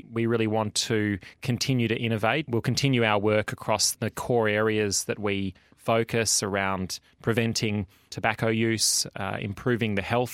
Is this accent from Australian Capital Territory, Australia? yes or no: no; Melbourne, Victoria, Australia; Growing up in Australia, growing up in Melbourne